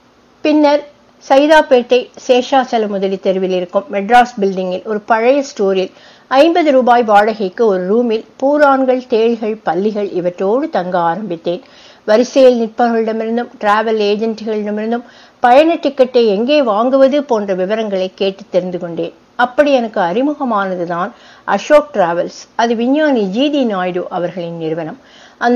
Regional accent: Tiruchendur, Tamil Nadu, India; எனது சொந்த ஊர் திருச்செந்தூர். சாதாரணமான ஏழை குடும்பம். குடும்ப தொழில் சலவை தொழில்.

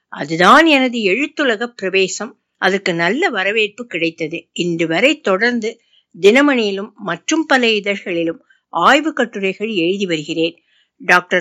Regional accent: Perumangalam, Tamil Nadu, India; குடவாயில் கோட்டம் என்று சங்க இலக்கியத்தில் குறிப்பிடப்படும் தற்போதைய குடவாசலுக்கு அருகே உள்ள பெருமங்கலம் என்ற கிராமத்தில் பிறந்தேன்.

